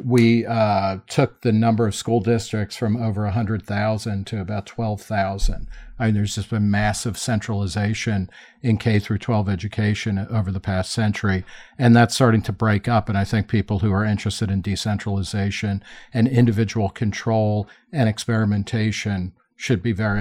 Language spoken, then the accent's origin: English; Middletown, New Jersey, United States; I grew up in Middletown, New Jersey, where at the time the teachers had the highest average pay in all of New Jersey